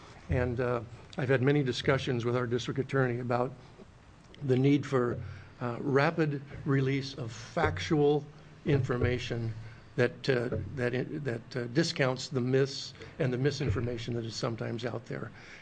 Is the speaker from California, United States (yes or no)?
no; Salem, Oregon, United States; I can tell you, I grew up in Salem. I've worked here for 35 years.